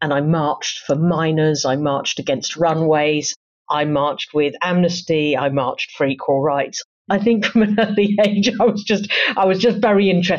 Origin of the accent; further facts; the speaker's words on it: East of England, United Kingdom; So I grew up in Essex, but with very, very strong links to London, where both my grandmothers lived. I'm an only child of only children.